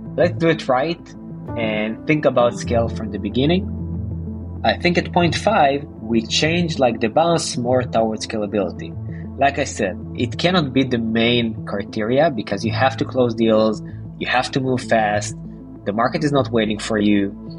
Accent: Israel; So I come from Israel.

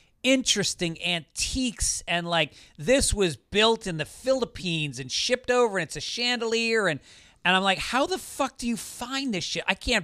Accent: California, United States; And I grew up in California.

